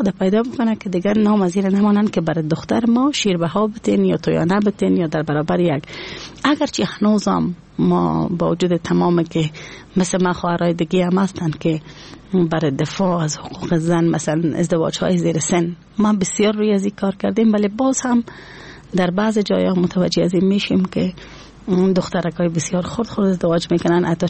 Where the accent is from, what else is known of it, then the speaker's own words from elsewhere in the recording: Afghanistan; از افغانستان هستم